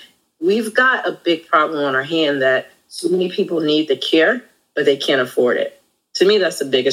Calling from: Houston, Texas, United States; I am joining from the great state of Texas in Houston.

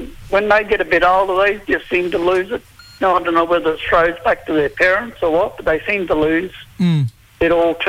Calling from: Mackay, Queensland, Australia; Yeah, I'm in Mackay.

